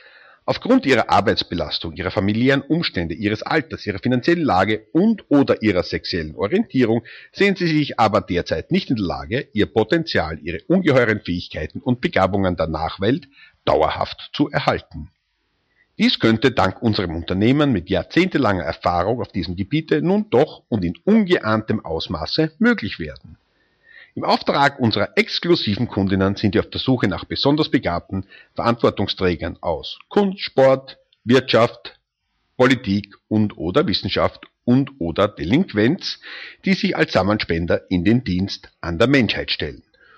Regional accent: Vienna, Austria; Vom Anton Proksch Institut in Wien. Ja, aus meiner Heimat kommt dieser Brief.

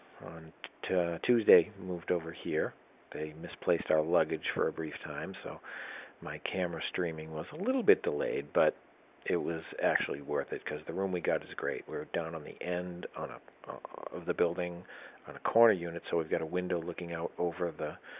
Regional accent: Burlington, Massachusetts, United States; Spent some time tonight with a couple of friends from my hometown of Burlington, Massachusetts.

